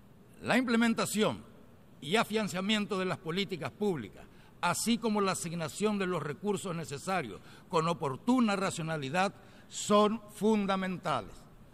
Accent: Paraguay; celebrada en el año 2014 en mi país, se aprobó la Declaración de Asunción

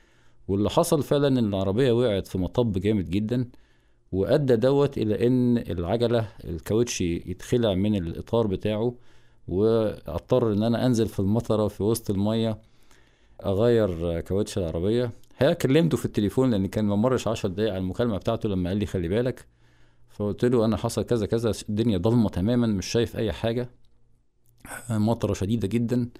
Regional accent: Egypt; يعني العائلات عندنا في مصر عائلات كبيرة، ومش من السهل كان عليا ان انا اتركهم

